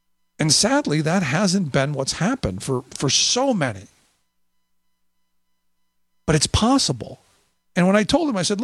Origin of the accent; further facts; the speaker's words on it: Cleveland, Ohio, United States; you know, my hometown of Cleveland, they're doing something I think is pretty remarkable.